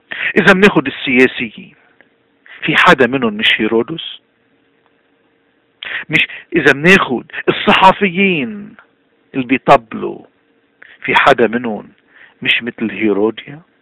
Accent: Lebanon; بضلوا يسألونا انت من وين؟ من اي بلاد جيت؟ بضل لبناني.

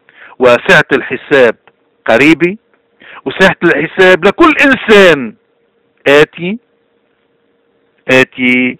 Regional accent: Lebanon; نحنا لبنانية واللبناني حامل رسالة

